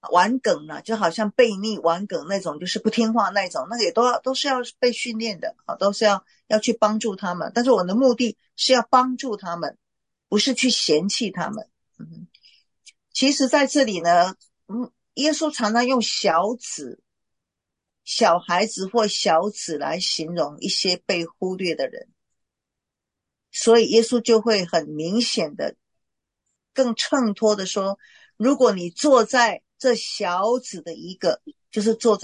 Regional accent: China; 像我们中国人说，哎呀，你有耳朵没有嘴巴，不要讲话

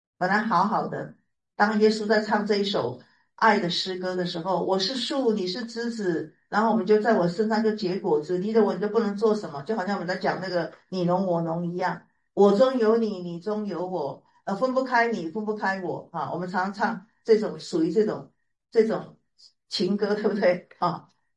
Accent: Taiwan; 是不是我台湾人的你可以了解吗？

